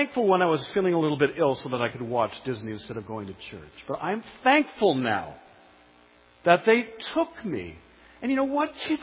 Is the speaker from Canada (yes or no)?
yes; Canada; This goes against the grain. Even if we are Canadian and somewhat by nature communal.